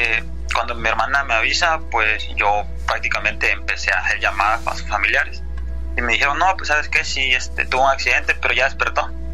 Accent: Chiapas, Mexico; moved away as an adult; also born or lived in Mexico City; Yo soy originario de Chiapas. Yo desde niño, pues, vivíamos en un pueblo con varios amigos, ¿no? De morritos, pues, nos criamos juntos. Yo a los 18 años decidí salirme de mi casa y me fui para la Ciudad de México. Ahí viví 5 años.

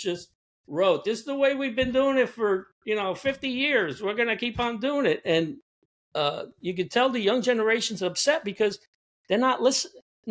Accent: Brooklyn, New York, United States; And you got to remember, I'm from Brooklyn, and that nightclub from Saturday Night Fever was in Bay Ridge, Brooklyn.

